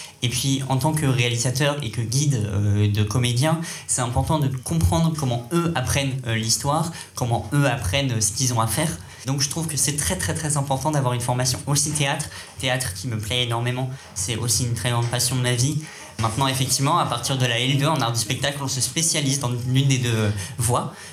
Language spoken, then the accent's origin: French; Châtellerault, Nouvelle-Aquitaine, France; Je viens de Châtellerault, je suis pas né dans une grande ville comme Paris